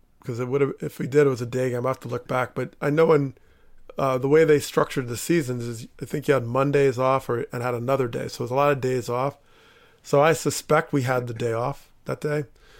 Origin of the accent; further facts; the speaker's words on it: Teaneck, New Jersey, United States; growing up in Teaneck, New Jersey, there was a time where family would come up from North Carolina or all over the East Coast, really.